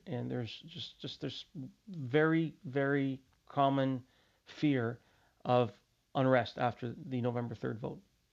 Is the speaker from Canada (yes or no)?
yes; Canada; now in United States; I'm Canadian. Canada's home. I don't have another citizenship, but I care about this country too, the United States. I've been living here for quite a few years.